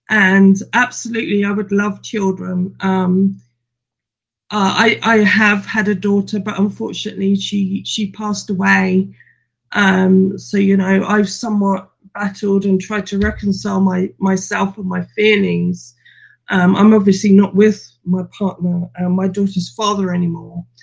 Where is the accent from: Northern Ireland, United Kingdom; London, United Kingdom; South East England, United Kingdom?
London, United Kingdom; I grew up in London. I was born in London. I grew up in London, but I haven't lived there in close to about maybe about 32 years now, actually.